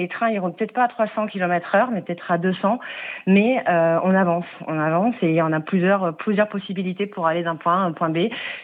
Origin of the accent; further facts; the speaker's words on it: Brive-la-Gaillarde, Nouvelle-Aquitaine, France; Je vais témoigner pour tous les gens originaires du Limousin comme moi, anciennement Limousin, je suis de Brive-la-Gaillarde